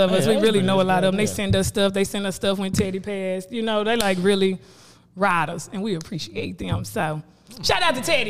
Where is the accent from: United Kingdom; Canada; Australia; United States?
United States; Dallas, Texas; Never. My parents are from there. They got married. They moved to Dallas before they had, kids.